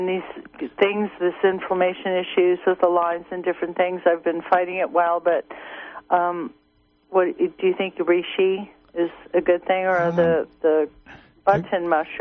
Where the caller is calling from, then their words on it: Blue Lake, California, United States; Hello, I'm from Blue Lake.